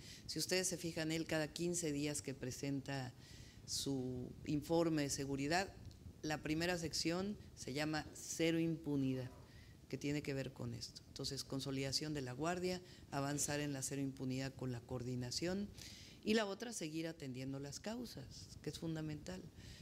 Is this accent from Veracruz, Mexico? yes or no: no; Mexico City, Mexico; born there; Yo nací en la Ciudad de México